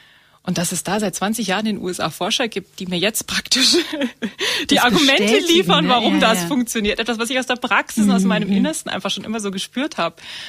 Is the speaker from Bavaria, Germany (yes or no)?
yes; Murnau, Bavaria, Germany; Ich habe schon immer in München gewohnt, beziehungsweise Murnau. Ich komme aus Murnau und hatte aber meinen Job in Stuttgart.